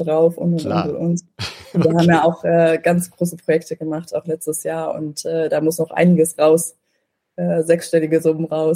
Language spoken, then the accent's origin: German; Mecklenburg-Vorpommern, Germany; ich bin auch schon oben, ich bin auch aus MV